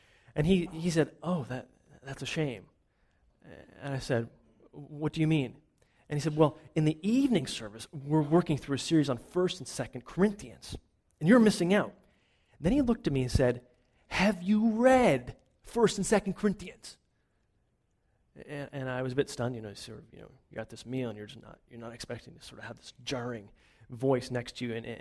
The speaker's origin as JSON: {"language": "English", "country": "Canada", "accent": "Canadian", "said": "It is true, I am from Canada."}